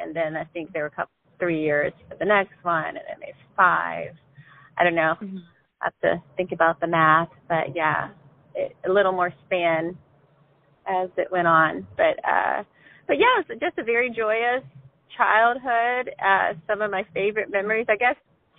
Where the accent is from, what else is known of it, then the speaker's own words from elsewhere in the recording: Louisiana, United States; also born or lived in Wheeling, West Virginia; now in Longview, United States; I'm originally from Louisiana, but we've lived the last 18 years in Wheeling, West Virginia, and just moved back to the South area.